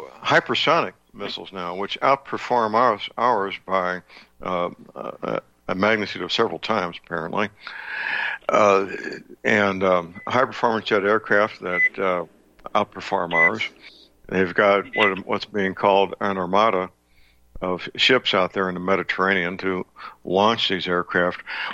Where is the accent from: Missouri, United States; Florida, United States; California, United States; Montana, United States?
Missouri, United States; we bomb the Middle East from my home state of Missouri routinely